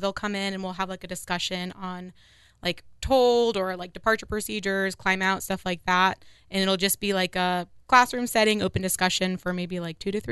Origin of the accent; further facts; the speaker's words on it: Dayton, Ohio, United States; also born or lived in Spokane, Washington / Abilene, Texas / Little Rock, Arkansas; And I'm from Dayton. That's kind of where I claim home to be. But I was a military brat, so from all over the country.